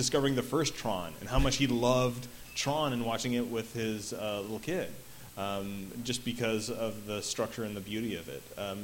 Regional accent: Billings, Montana, United States; now in Chicago, United States; Because I grew up in Billings, Montana, and it seemed more tangible to become like an astronaut than filmmaker.

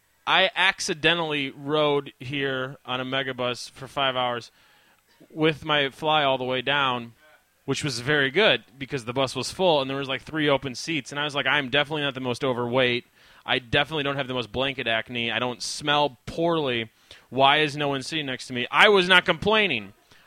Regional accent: Illinois, United States; I grew up 10 minutes outside of Chicago, directly west, which, if you've never been, is essentially the New Jersey of Chicago. We were white trash.

